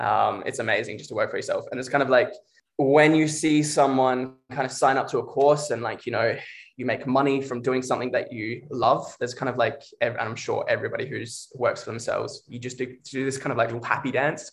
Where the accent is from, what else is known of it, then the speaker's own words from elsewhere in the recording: Australia; I come from Australia. I left school when I was like 14 and I started working on building sites as a tradesman back in Australia.